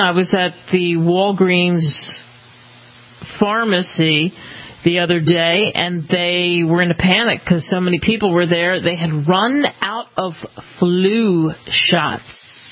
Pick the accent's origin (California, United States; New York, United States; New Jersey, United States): New Jersey, United States; I grew up in New Jersey, and I still carry one of the wounds somewhere on my arm from being vaccinated.